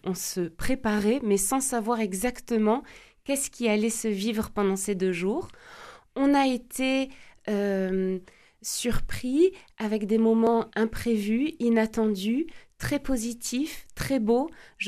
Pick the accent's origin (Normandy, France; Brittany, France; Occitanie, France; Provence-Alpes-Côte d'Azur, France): Occitanie, France; Saint-Gaudens; je viens du secteur de Saint-Gaudens